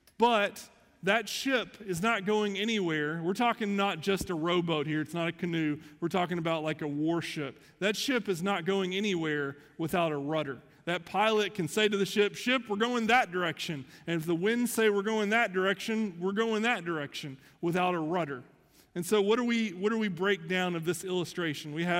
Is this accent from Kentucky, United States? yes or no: yes; Kentucky, United States; now in Texas, United States; I'm from Kentucky. You would think I would love and enjoy horses.